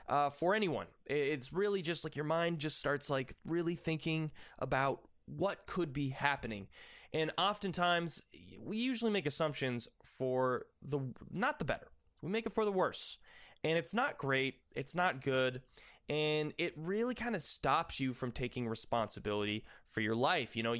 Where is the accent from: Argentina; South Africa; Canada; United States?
Canada; By the way, I'm Canadian.